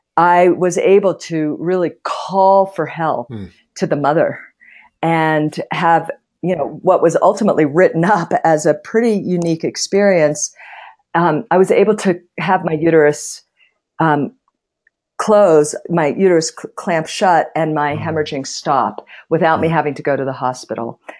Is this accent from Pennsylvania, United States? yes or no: yes; Pittsburgh, Pennsylvania, United States; My father was born in Russia, raised in Mexico. I grew up in Pittsburgh.